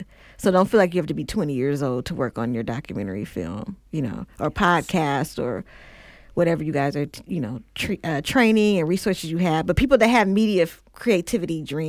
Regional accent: Oakland, California, United States; Of course, now I'm from Oakland, so when are we getting the Oakland screening, Karen?

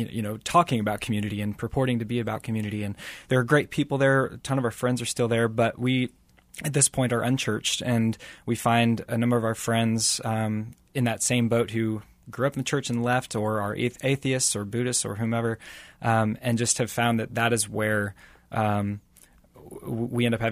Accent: Kansas City, Missouri, United States; I grew up in South Kansas City, went to college up in Liberty at William Jewell, and then right after that moved down to Midtown about 10 years ago to actually be part of a church community.

